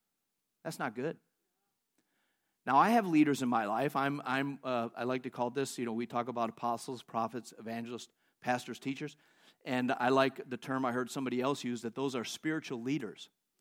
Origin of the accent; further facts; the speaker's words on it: United States; I'm an American. I live in America, where all the Americans are. In America. I'm an American.